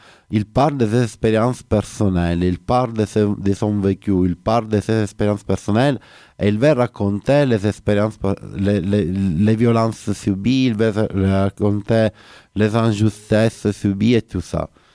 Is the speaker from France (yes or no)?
no; Italy; je suis italien